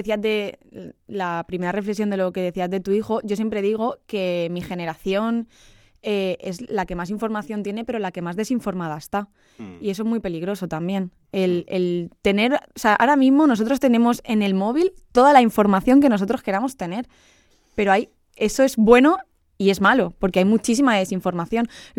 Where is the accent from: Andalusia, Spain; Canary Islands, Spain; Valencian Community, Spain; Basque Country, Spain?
Valencian Community, Spain; Elche; O sea, yo soy de Carrús, o sea, somos gente de barrio